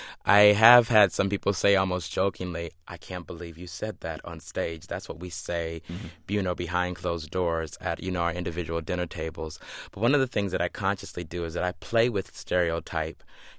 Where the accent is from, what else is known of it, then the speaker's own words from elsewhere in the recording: Dayton, Ohio, United States; I grew up in Dayton, Ohio, with a single-parent mother